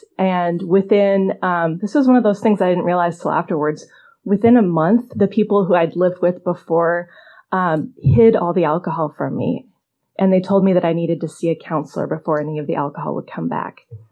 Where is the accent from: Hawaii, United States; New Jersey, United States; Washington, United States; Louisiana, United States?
Washington, United States; Seattle; And so what happened for me was I left home. I grew up in Seattle. I went to school up in Bellingham.